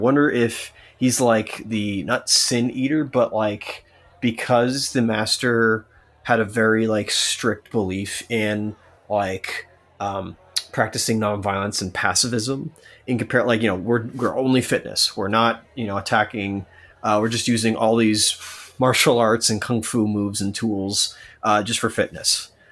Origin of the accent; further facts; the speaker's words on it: Canada; I'm white, I'm Canadian, I have no ties at all to other nations.